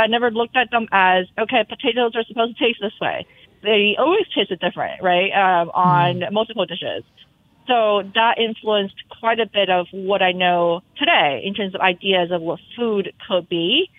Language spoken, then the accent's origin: English; Boston, Massachusetts, United States; Well, my expectations for weather as a Bostonian is quite different.